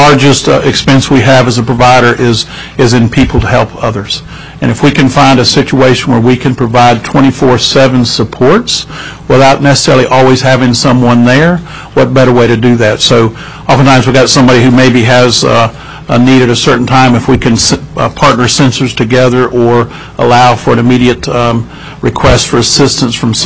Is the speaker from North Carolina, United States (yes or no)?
yes; North Carolina, United States; I'm from North Carolina, so I speak a little bit slower.